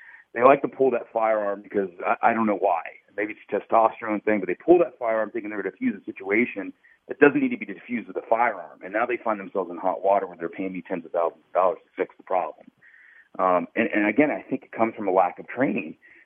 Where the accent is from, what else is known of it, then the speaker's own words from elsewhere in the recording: Dayton, Ohio, United States; I'm originally from the Dayton area.